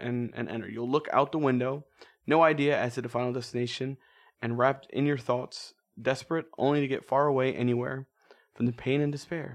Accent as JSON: {"language": "English", "town": "Jacksonville", "region": "Florida", "country": "United States", "said": "And obviously, since we're from Jacksonville, Florida, we might as well."}